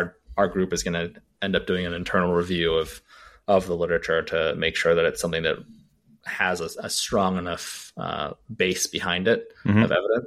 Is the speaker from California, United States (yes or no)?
yes; California, United States; When I was in college, I grew up in California. I'd go home for breaks